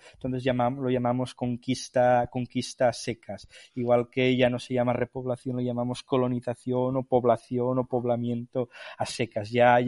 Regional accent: Valencian Community, Spain; Y ahora, como yo soy valenciano, voy a un poco arrimar el asco a mi sardina.

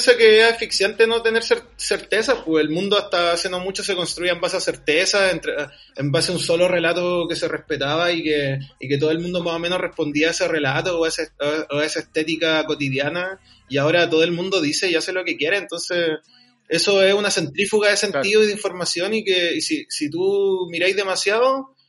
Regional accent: Antofagasta, Chile; born there; Si yo nací en Antofa, ¿cachai?

